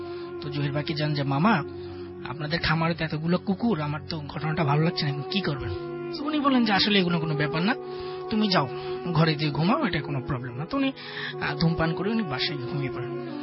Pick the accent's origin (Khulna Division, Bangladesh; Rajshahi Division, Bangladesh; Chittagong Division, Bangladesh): Chittagong Division, Bangladesh; Comilla; now in Dhaka, Bangladesh; কুমিল্লা থেকে এসেছি, কিন্তু ঢাকার মহাখালীতে থাকি।